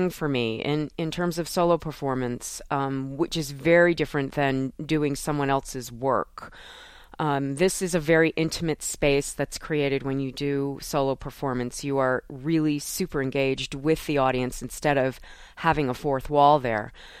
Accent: Wallingford, Connecticut, United States; I grew up in Wallingford, Connecticut. It's a town that's outside of, like, it's in between two major cities in Connecticut, like Hartford and New Haven.

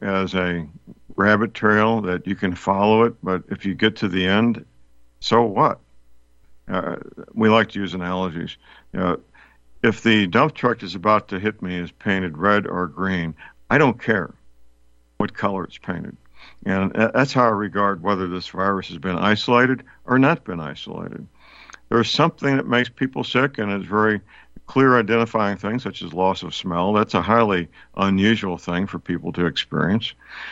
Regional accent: St. Louis, Missouri, United States; Part of the Pfizer vaccine is manufactured in my hometown, St. Louis, Missouri.

